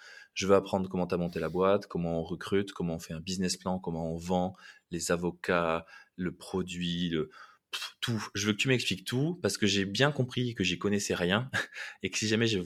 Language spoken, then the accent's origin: French; Toulouse, Occitanie, France; born there; Moi, je suis né à Toulouse, un 16 juillet 1990.